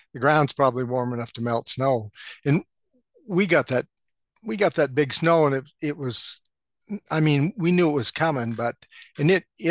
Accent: Montana, United States; Well, I was raised over in the Madison Valley, over by Cameron and Ennis

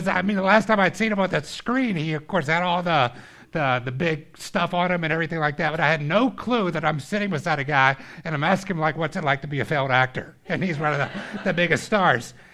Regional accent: Atlanta, Georgia, United States; now in New York, United States; told him I was originally from Atlanta, living in New York now.

